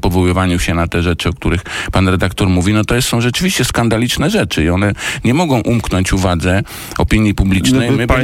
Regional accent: Gdańsk, Pomeranian Voivodeship, Poland; now in Tczew, Poland; jestem z Pomorza, tak, z Gdańska, mieszkam w Tczewie, ale to jest 30 kilometrów od Gdańska, więc Gdańsk znam bardzo dobrze

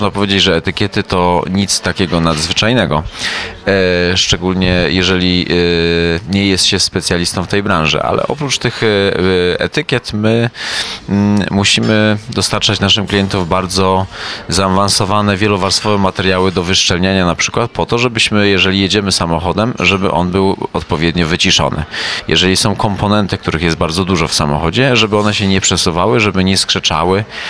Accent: Gliwice, Silesian Voivodeship, Poland; Jestem z Gliwicy, kończyłem szkołę zarządzania w Katowicach.

